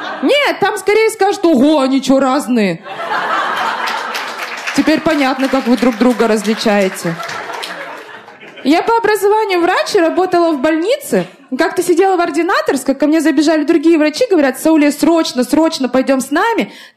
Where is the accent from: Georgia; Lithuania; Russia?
Russia; Я родилась и выросла в России. Я даже казахский не знаю.